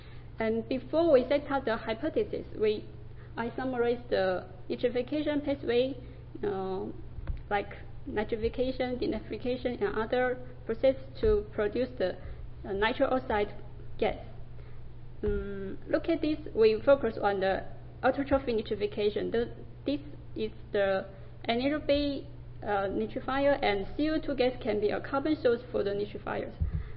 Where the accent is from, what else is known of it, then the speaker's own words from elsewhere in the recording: China; English is a second language; from Kyung University and a PhD student in here, and but actually I'm Chinese.